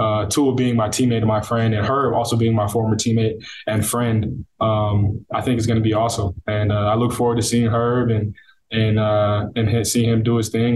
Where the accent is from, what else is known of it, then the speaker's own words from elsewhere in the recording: Canada; I'm from Canada, where the snow is at.